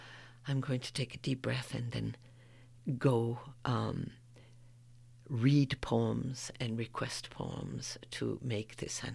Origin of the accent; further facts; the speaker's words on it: Belgium; I'm from Belgium. Belgium is not much bigger than Maryland.